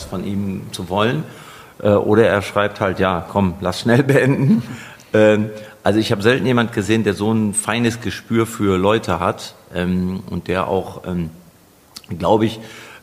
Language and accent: German; Bergneustadt, North Rhine-Westphalia, Germany; Ich bin tatsächlich hier in Bergneustadt bei Gummersbach geboren. Da gab es tatsächlich damals noch ein Krankenhaus, als ich geboren wurde, 1971, was es mittlerweile nicht mehr gibt. Und ich bin hier sehr verwurzelt